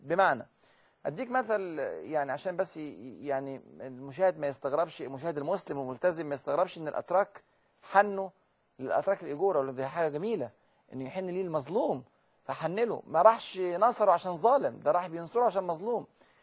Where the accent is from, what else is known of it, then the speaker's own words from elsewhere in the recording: Egypt; انا مصري وافتخر ان انا مصري، بس مصري مسلم وافتخر ان انا مسلم، واسلامي مهم واسلامي يسبق مصريتي.